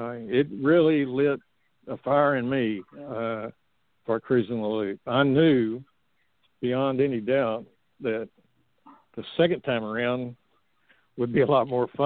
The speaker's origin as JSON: {"language": "English", "region": "Texas", "country": "United States", "said": "Of course, I'm from Texas, and I've always been a boater."}